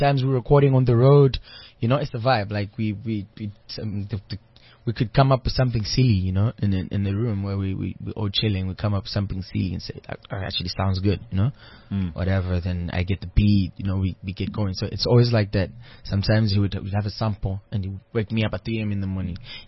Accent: Malawi; I went back home, I'm from Malawi. I went back home now

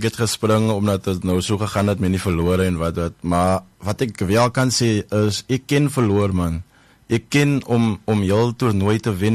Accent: Hermanus, Western Cape, South Africa; Ek is ook oorspronkelijk van die Overberg, my pa en amal, ons is van Hermanus

